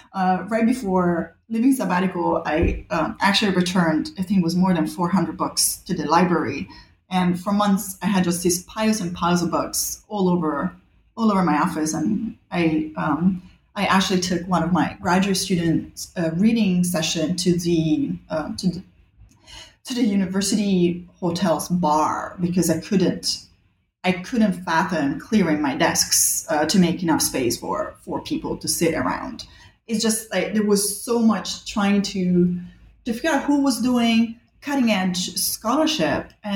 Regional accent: Rome, Lazio, Italy; also born or lived in Bali; I grew up in Rome and in Bali, actually, two places where history is everywhere all the time.

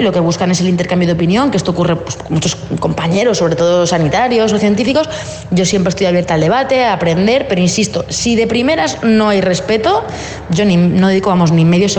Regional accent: Cuenca, Castilla-La Mancha, Spain; un pintor muy querido en mi tierra, en Cuenca. Yo soy de Cuenca.

